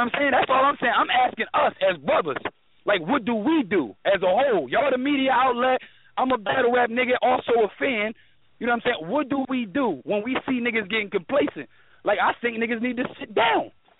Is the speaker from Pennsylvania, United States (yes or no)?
yes; Philadelphia, Pennsylvania, United States; I'm from Philly. If you're not bar heavy, I don't fuck with you.